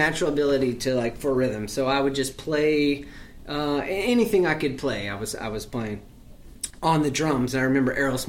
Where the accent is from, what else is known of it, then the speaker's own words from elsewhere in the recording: Cookeville, Tennessee, United States; I grew up in Cookeville, Tennessee.